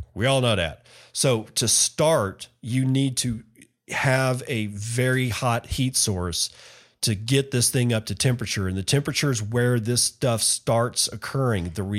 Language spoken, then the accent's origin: English; United States; I'm an American. I deal in gallons.